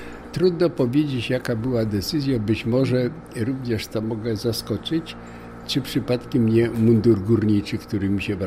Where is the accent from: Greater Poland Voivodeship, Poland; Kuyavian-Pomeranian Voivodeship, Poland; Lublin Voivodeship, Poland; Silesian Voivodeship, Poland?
Silesian Voivodeship, Poland; Racibórz; born there; Ja się urodziłem w Raciborzu. Racibórz jest bardzo ładnie zurbanizowanym i wyremontowanym po wojnie miastem.